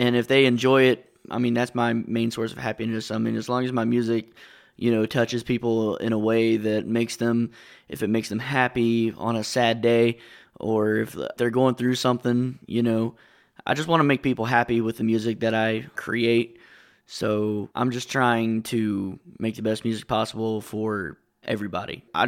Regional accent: Monterey, Virginia, United States; I am an electronic dance music artist, and I'm from Monterey, Virginia.

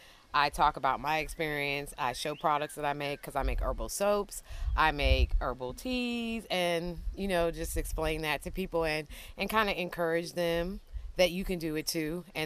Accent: Maryland, United States; My grandmother, I'm from Maryland, when I would visit West Virginia in the summers, she got me into herbs

